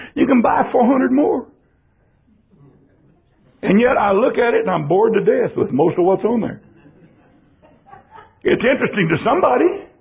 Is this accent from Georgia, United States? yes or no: no; San Antonio, Texas, United States; I grew up in San Antonio without air conditioning. Without a fan, really, for a long time.